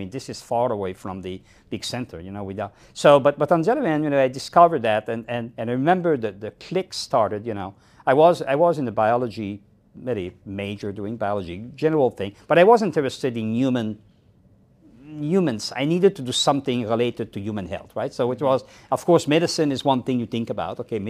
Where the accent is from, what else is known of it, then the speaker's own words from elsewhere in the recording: Quebec City, Quebec, Canada; first language fr; English is a second language; moved away as an adult; now in Atlanta, United States; I'm not from the U.S. I'm French-Canadian. My first language is French.